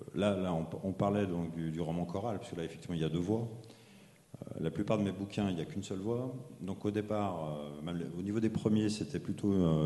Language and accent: French; Lyon, Auvergne-Rhône-Alpes, France; 50 ans, tout rond. Je suis père de 6 enfants, 3 garçons, 3 filles. Je suis ingénieur de formation, je suis lyonnais.